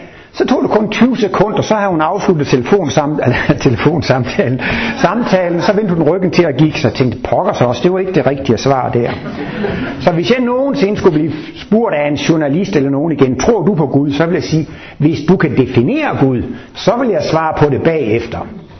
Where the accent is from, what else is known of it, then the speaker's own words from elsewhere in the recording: Jutland, Denmark; now in Sweden; 65 år, men jeg føler mig som en 85-årig. Men som sagt, så er jeg jo fra Jylland, og jeg har nogle gange sagt til svenskerne, jeg er jyde.